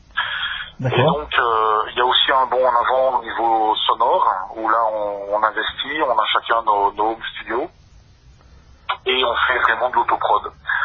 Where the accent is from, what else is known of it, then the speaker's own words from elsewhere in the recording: Pays de la Loire, France; moi je venais de Vendée. J'étais en Vendée et puis je cherchais un groupe en revenant sur la Lorraine.